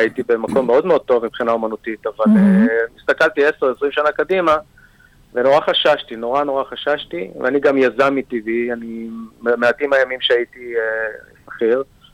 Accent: Netanya, Central District, Israel; וביום עצמאות הקרוב אני אגור 51 כבר. אני גדלתי בנתניה, בשכונה מאוד מאוד, ילדות של פעם כזו

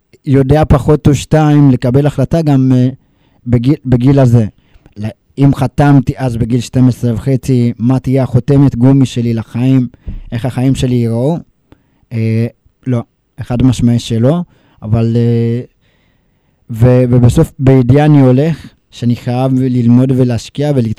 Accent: Afula, Northern District, Israel; אני במקור מאפולה, אני מחובר נפשית לאפולה.

